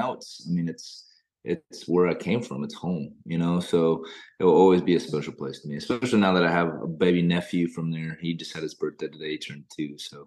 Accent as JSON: {"language": "English", "town": "Cedar Falls", "region": "Iowa", "country": "United States", "tie": "born or raised there", "said": "I was born in Iowa City, go Hawks. And then actually grew up in around the Cedar Falls area."}